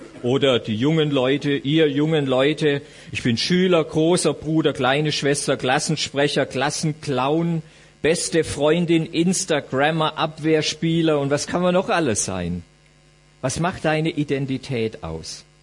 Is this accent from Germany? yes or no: yes; Southern Germany, Germany; also ihr merkt, ich komme aus Süddeutschland, kann ich nicht verbergen